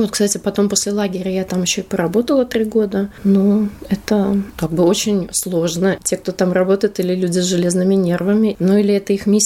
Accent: Rezekne, Latgale, Latvia; also born or lived in Riga; Мама вернулась назад в Резекне. И сюда я уже переехала из Резекне, когда училась в университете. Я резекненка. Маленькая меня мама перевезла назад в Резекне на свою историческую родину.

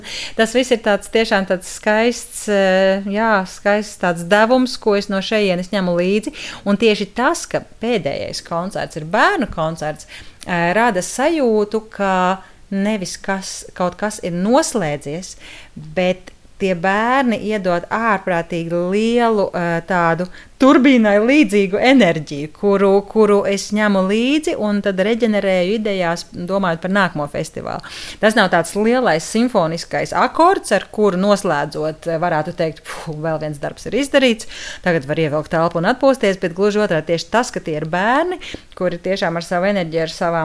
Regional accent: Rēzekne, Latgale, Latvia; jo es nāku no Rēzeknes, esmu dzīmusi Rēzeknē, gājusi skolā šeit un dzīvojusi līdz saviem jaunības gadiem.

